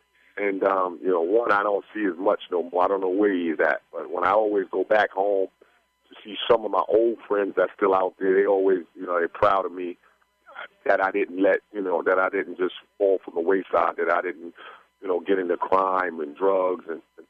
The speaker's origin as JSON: {"language": "English", "town": "Queens", "region": "New York", "country": "United States", "said": "I played all over in every borough. I was from Queens. I played in Harlem, Manhattan, Brooklyn, Bronx."}